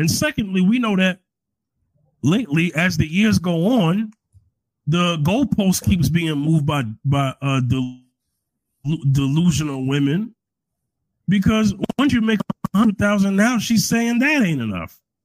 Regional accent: New York, United States; I'm from New York.

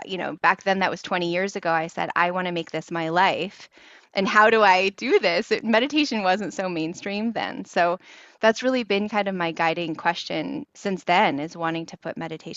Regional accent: West Coast, United States; So I grew up here on the West Coast in the U.S.

